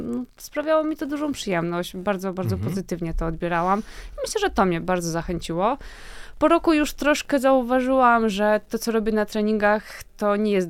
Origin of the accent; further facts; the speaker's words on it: Kielce, Świętokrzyskie Voivodeship, Poland; Tak, myślę, że z biegów przełajowych w ogóle u nas w Kielcach bardzo dużo osób zaczęło swoją przygodę z bieganiem i z lekkoatletyką